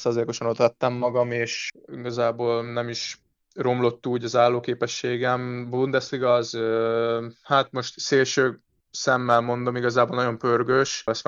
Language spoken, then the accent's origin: Hungarian; Győr, Győr-Moson-Sopron, Hungary; born there; Én győri születésű is vagyok